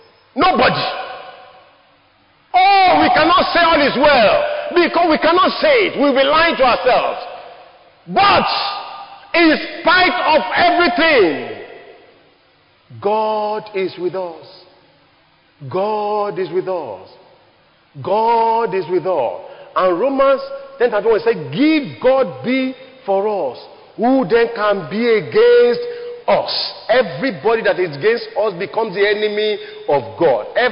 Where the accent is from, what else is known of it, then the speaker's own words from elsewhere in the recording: Nigeria; I'm a Nigerian.